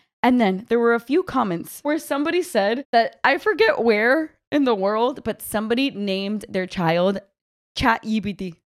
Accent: Miami, Florida, United States; Like growing up in Miami and speaking this like Cuban Spanglish, like we are dumb.

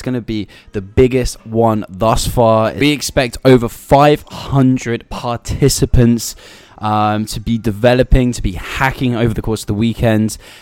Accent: England, United Kingdom; And we've got him a pint because we're English dudes, man. And that's what we do. We host people when they come to London.

